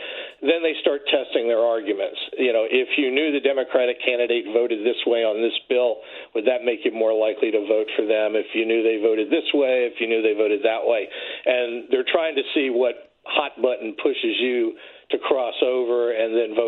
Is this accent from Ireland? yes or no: no; Florida, United States; And I'm from Florida. I live in Florida